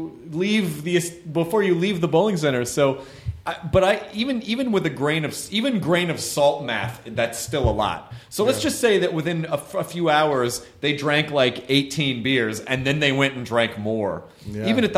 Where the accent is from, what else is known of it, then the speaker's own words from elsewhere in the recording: Louisville, Kentucky, United States; born there; I was born in Louisville. I get to make that joke.